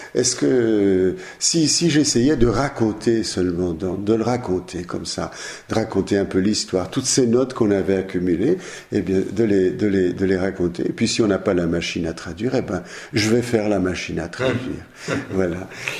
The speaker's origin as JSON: {"language": "French", "country": "Italy", "second_language": "French", "said": "comme je suis italien, eh bien, j'étais l'italien de service."}